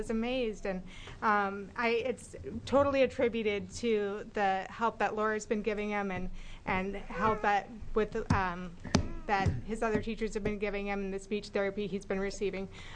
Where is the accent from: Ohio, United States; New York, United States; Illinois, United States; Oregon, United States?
Oregon, United States; Monmouth; I'm from Monmouth, Oregon.